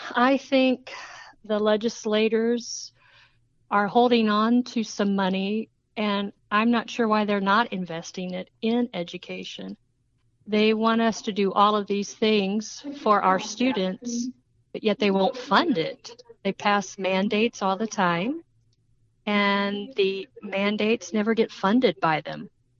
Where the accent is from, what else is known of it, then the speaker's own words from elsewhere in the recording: Evansville, Indiana, United States; I spent 12 of those up in the Indianapolis area and the rest here in my hometown of Evansville.